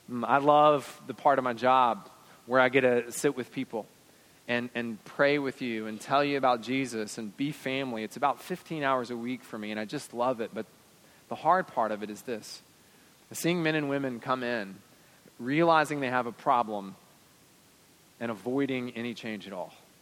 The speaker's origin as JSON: {"language": "English", "region": "the South", "country": "United States", "said": "I'm a Southerner, and so I've learned to hide that."}